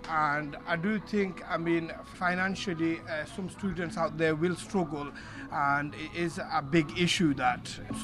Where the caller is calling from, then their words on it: Oldham, North West England, United Kingdom; I am speaking from Frangos, number 10 Union Street, Oldham.